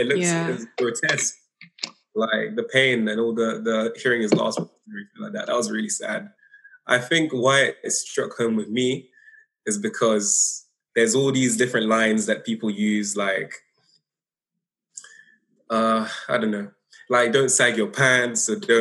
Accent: Barking, London, United Kingdom; I grew up in Barking

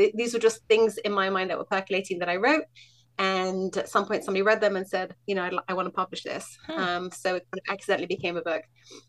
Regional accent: United Kingdom; moved away as an adult; now in Israel; So, as you can possibly hear, I'm from the UK originally. I'm told that my accent's become much more Americanized over the years, but I can talk like this and then I'll really impress your audience.

